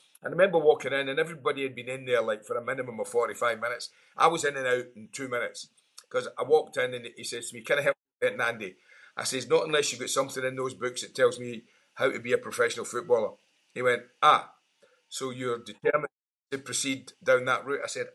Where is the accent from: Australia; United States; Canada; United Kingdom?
United Kingdom; Glasgow, Scotland; Now, I was the youngest of four boys and who were all born and bred in Glasgow.